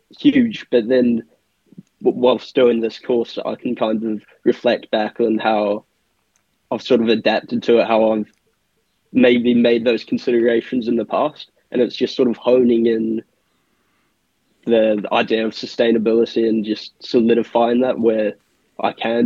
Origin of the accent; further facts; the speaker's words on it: Wellington, New Zealand; now in Dunedin, New Zealand; It's hard for me to sort of compare it to anything because it kind of just feels a bit bog standard, but I don't know. I enjoyed my childhood.